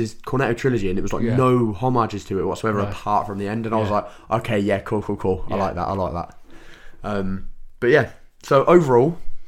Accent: United Kingdom; It's in my top 3, and I don't want to be biased as a British man.

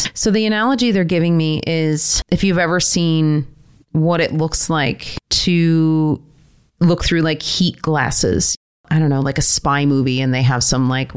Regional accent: Detroit, Michigan, United States; Well, I grew up in Detroit.

